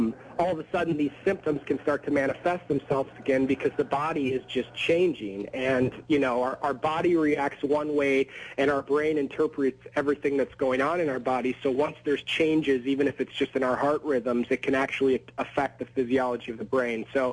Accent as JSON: {"language": "English", "region": "Minnesota", "country": "United States", "tie": "born or raised there", "said": "I grew up in Minnesota, so I'm a diehard Gophers fan"}